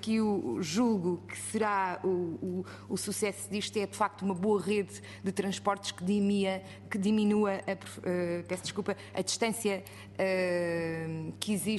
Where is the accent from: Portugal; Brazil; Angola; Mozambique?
Portugal; Odivelas, Lisbon; eu sou de um concelho vizinho, sou de Odivelas